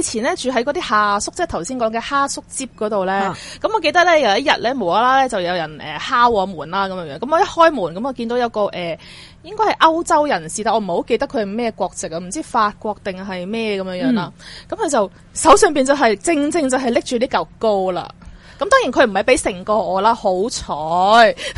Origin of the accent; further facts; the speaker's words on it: Chaozhou, Guangdong, China; 我哋潮州人